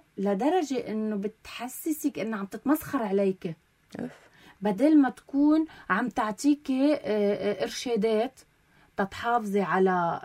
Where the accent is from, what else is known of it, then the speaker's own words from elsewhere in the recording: Lebanon; من بعد الأزمة الاقتصادية العالمية يلي مش بس مرقنا نحن فيها كلبنانيين